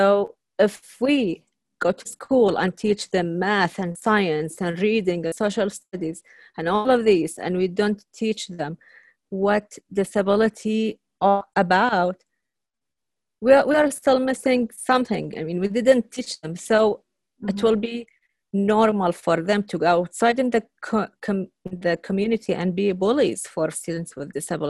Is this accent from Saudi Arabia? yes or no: yes; Saudi Arabia; moved away as an adult; now in United States; You know, I came from Saudi Arabia, so I really miss my family.